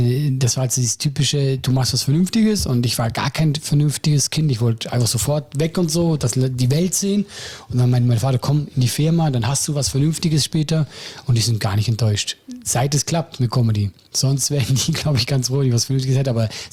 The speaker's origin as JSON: {"language": "German", "country": "Switzerland", "said": "weil Österreich und Deutschland sind ja für mich als Schweizer beides fremde Länder."}